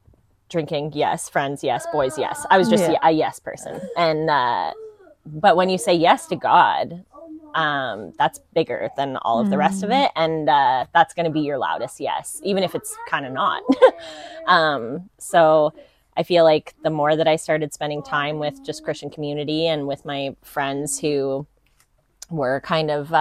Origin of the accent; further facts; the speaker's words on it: Peterborough, East of England, United Kingdom; I'm from Peterborough. I've grown up here. This is my town.